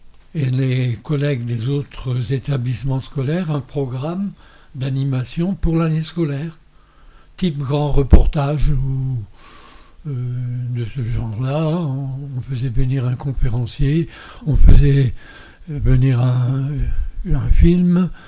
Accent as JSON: {"language": "French", "region": "Brittany", "country": "France", "said": "Je suis breton d'origine, du Nord Finistère. C'est une région de Bretagne, c'est la région de Bretagne, à mon avis, qui ressemble le plus aux Mauges."}